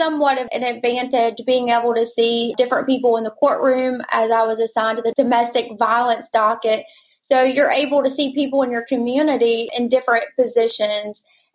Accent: Alabama, United States; I grew up and born and raised in Alabama, Central Alabama exactly

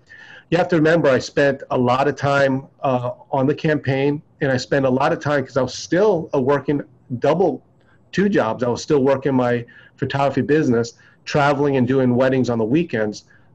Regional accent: New York, United States; it's very difficult to be a little Chinese boy growing up in New York, where there was maybe two or three other Chinese people in the whole school.

